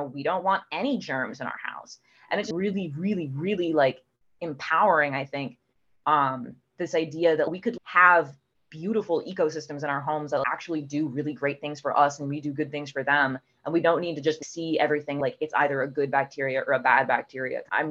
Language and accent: English; Ann Arbor, Michigan, United States; born there; I was born in Ann Arbor, Michigan, and Ann Arbor has like a very strong connection to nature.